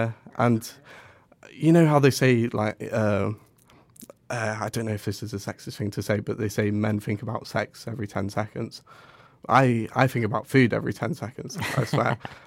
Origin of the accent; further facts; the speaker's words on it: Hong Kong; born there; I was born in Hong Kong, but I don't think I'll do one there.